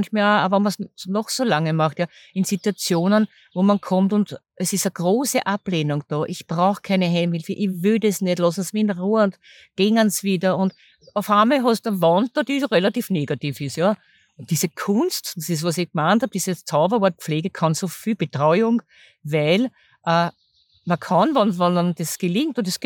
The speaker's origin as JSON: {"language": "German", "region": "Vienna", "country": "Austria", "said": "Aber das weiß man natürlich als Wienerin"}